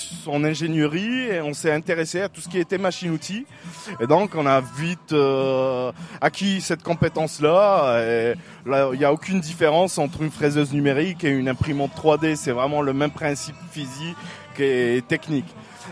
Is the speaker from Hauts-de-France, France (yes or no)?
yes; Bruay, Hauts-de-France, France; on est de Bruay et nous, on ne voyait pas ailleurs où on pourrait le créer.